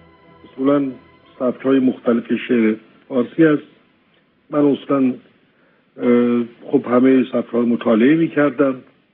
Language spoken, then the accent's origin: Persian; Isfahan, Iran; moved away as an adult; now in Tehran, Iran; از سال 1339 که من برای ادامه تحصیلات دانشگاهی از اصفهان به تهران اومدم